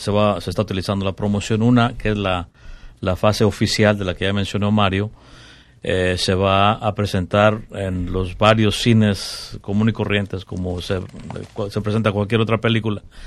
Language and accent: Spanish; San Luis Potosí, Mexico; En el caso nuestro, por ejemplo, yo soy de San Luis Potosí